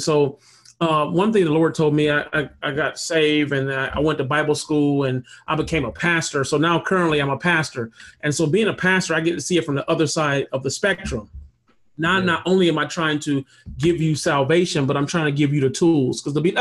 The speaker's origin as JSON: {"language": "English", "town": "Flint", "region": "Michigan", "country": "United States", "tie": "born or raised there", "also_born_or_lived": "Pontiac", "said": "I am a native of Michigan, Flint, Michigan, raised, not born. I was born in Pontiac, Michigan"}